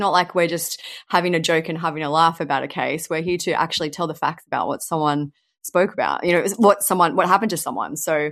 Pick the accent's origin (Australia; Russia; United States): Australia; I'm Australian, so I think you mean me, although we both have accents depending on where you come from.